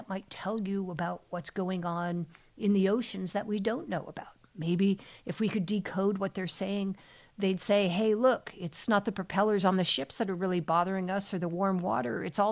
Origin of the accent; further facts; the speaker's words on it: Belgium; first language French; English is a second language; No, I'm actually Belgian, or at least I was born there. I have both passports. And French was my first language, but I feel like my English is really coming along.